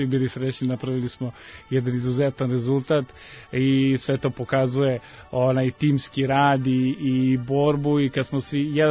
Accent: Trstenik, Šumadija and Western Serbia, Serbia; Pa naravno da sam želao da ostanem još koji dan u Trsteniku, ipak je to moj rodni grad

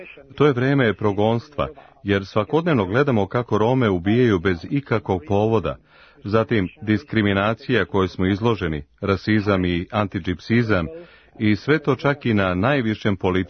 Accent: Mărgineni de Jos, Prahova, Romania

